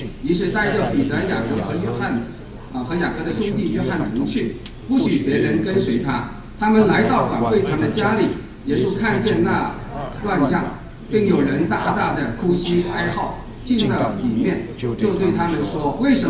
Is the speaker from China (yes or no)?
yes; China; 我们中国人啊，就是半途插出一个成教金子吧